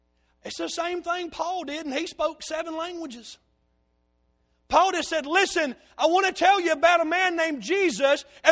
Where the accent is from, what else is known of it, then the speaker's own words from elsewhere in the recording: the South, United States; Now, folks, I'm from the South.